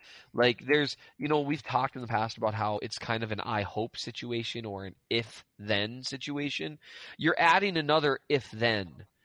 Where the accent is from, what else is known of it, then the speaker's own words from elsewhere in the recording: Minnesota, United States; I don't know. I'm from Minnesota, so.